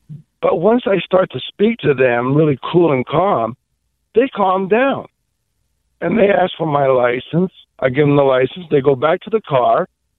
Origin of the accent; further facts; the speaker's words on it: Fresno, California, United States; Hey, I was raised in Fresno all my life